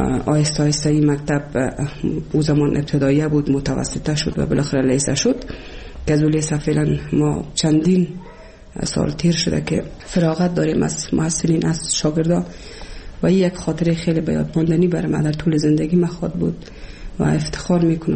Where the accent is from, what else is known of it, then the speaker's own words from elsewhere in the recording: Kabul, Afghanistan; also born or lived in Shibar; در سال 1356 در یک خانواده روشن فکر من در ولایت کابل به دنیا آمدم و تحصیلات خودم در کابل و پایان رسادم تا صنف 12